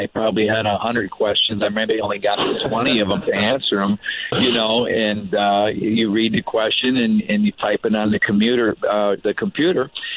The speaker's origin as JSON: {"language": "English", "town": "Colchester", "region": "Connecticut", "country": "United States", "tie": "born or raised there", "said": "I had a person reach out from Colchester, Connecticut, my hometown, and just said, hey, wanted to say hello"}